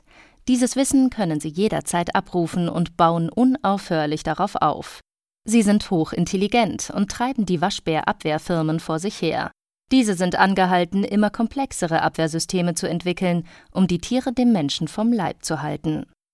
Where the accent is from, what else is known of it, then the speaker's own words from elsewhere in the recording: Kassel, Hesse, Germany; now in Hamburg, Germany; Kassel, meine Heimat. Hier komme ich her. Hier bin ich aufgewachsen.